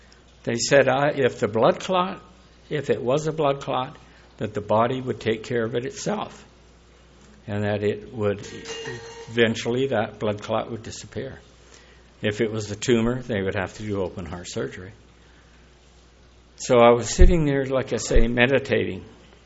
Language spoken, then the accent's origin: English; Portland, Oregon, United States; Greetings. … from Portland, Oregon area